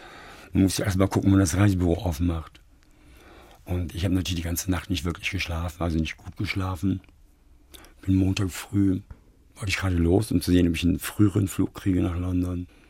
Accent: Germany; Das war immer ein bisschen schwierig natürlich, weil in England als Deutscher, man ahnt die Richtung.

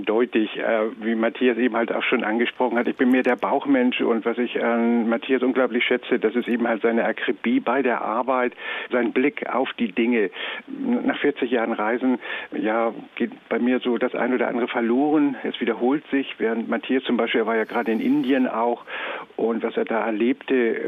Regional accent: Hamburg, Germany; Und ich als Hamburger Flachländer bin in Travemünde gestartet und Richtung Süden gelaufen.

